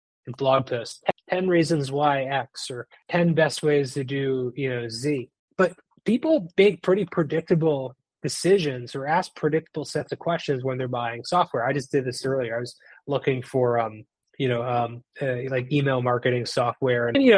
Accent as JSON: {"language": "English", "region": "Massachusetts", "country": "United States", "tie": "born or raised there", "said": "Yeah, I grew up outside of Boston. I currently still live there. Never left."}